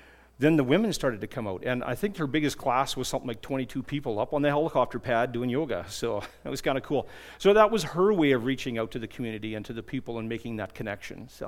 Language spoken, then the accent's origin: English; Canada; One was Big Canada, because I was from Canada, and I'm bigger than everyone else there